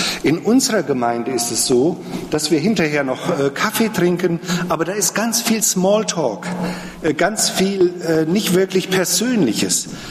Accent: Wölmersen, Rhineland-Palatinate, Germany; Ich war bei uns in Wölmersen, wo ich herkomme, auf dem Campus, da ist ja eine Bibelschule.

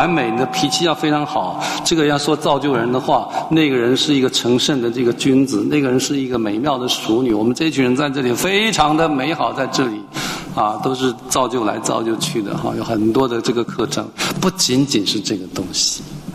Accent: Hualien, Hualien County, Taiwan; 我来自台湾花莲，花莲就是有一个佛教的重地叫做慈济功德会，

